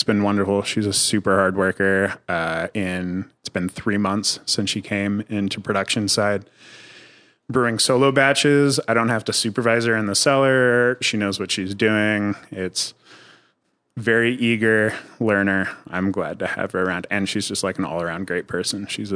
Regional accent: Georgia, United States; born there; also born or lived in Korea / California / Germany; But I was a military brat, so I was always moving around. Like, I've been to so many states. I went from Georgia to Korea to California, Germany

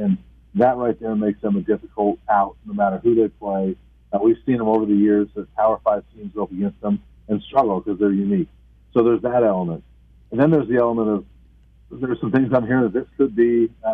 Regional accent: Colorado, United States; But again, coming from here, growing up in Colorado, I love the local games.

